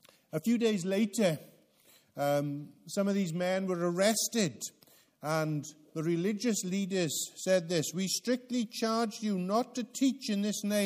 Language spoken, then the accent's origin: English; United Kingdom; Now, being British, we're too polite to interrupt a sermon.